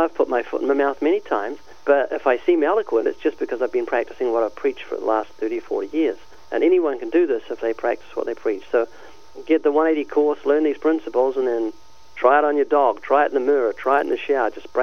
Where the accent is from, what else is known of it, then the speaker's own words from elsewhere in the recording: New Zealand; I'm from New Zealand, down under.